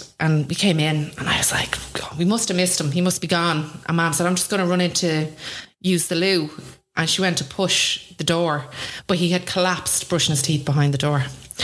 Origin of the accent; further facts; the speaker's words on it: Swords, Leinster, Ireland; I grew up in Swords, so a small little village. And when I grew up in Swords, it was a village. So everybody knew everybody. And my dad ran a bar in Swords for 25 years.